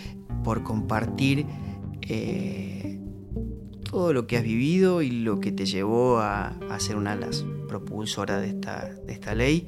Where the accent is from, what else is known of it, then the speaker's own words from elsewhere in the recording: Argentina; Como persona, como abogado, como estudioso del derecho y también como argentino